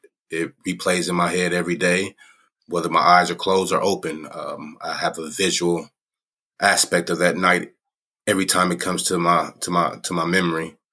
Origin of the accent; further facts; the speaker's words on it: Springfield, Ohio, United States; also born or lived in Dayton; I'm from Dayton, Ohio. I'm a black man in this country. Proud father and still a proud son. Grew up in Springfield, Ohio, to my mother